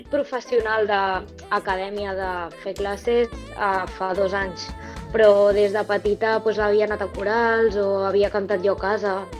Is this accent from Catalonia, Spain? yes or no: yes; Tarragona, Catalonia, Spain; Doncs jo vinc de Tarragona i des de molt petit he estudiat...